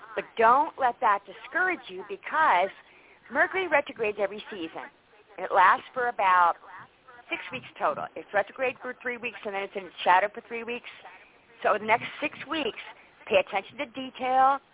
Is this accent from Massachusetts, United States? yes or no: yes; Worcester, Massachusetts, United States; Yeah, I was born and raised in Worcester.